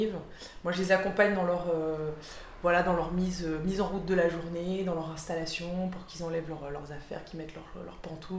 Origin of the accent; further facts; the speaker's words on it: France; moved away as an adult; now in Brussels, Belgium; je suis française et je vis en Belgique depuis 4 ans.